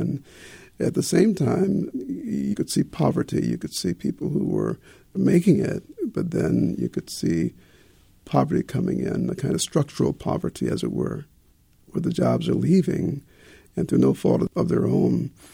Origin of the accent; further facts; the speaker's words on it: Mississippi, United States; born there; Well, I was born in the Mississippi Delta during the war. My folks were sharecroppers.